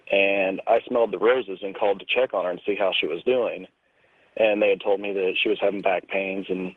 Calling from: Indianapolis, Indiana, United States; I'm calling from Indianapolis.

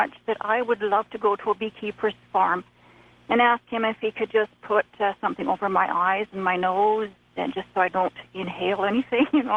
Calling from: Vancouver, British Columbia, Canada; from Vancouver, BC.

